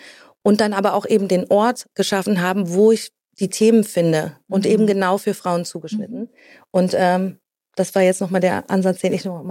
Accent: eastern Germany, Germany; ich bin fast 46, werde jetzt im Januar 46, ich bin in der ehemaligen DDR groß geworden

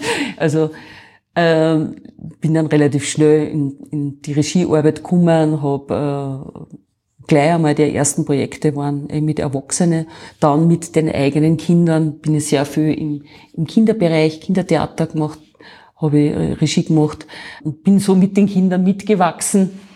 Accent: Enns, Upper Austria, Austria; Ich muss dazu sagen, ich bin aus Enns gekommen. Ja, Enns ist so groß für eine dörfliche Gemeinschaft und klar für eine Stadt.

